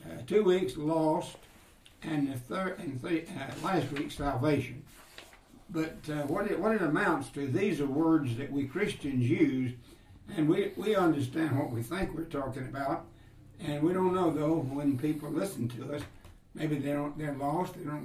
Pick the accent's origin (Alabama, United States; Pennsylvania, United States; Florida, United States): Alabama, United States; Gordo; But I am from Gordo